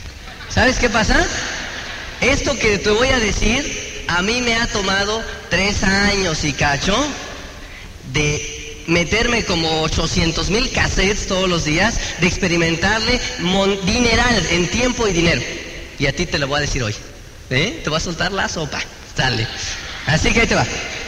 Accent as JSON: {"language": "Spanish", "town": "Tenancingo", "region": "State of Mexico", "country": "Mexico", "said": "allá de donde yo soy, de Tenancingo"}